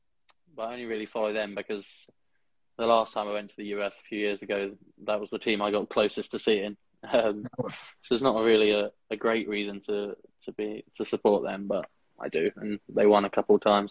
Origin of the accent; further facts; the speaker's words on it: South East England, United Kingdom; I'm from Kent.